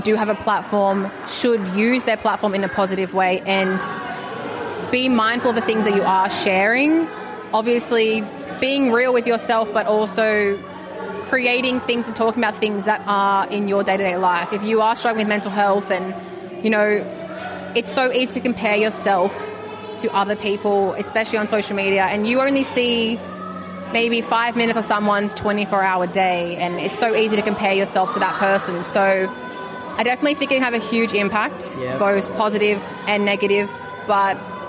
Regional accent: Australia; Filipinos are so accepting of myself as an Australian.

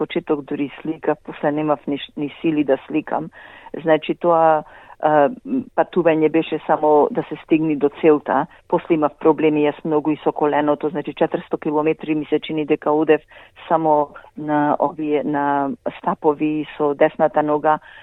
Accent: Pelagonia, North Macedonia; Јас сум родена во Битолско село и кога се наоѓа на Ритче и се гледа цела Пелагонија.

